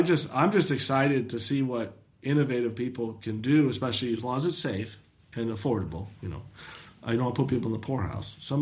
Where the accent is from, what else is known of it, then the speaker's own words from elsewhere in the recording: Seattle, Washington, United States; So I'm from Seattle, so east meets west there, right?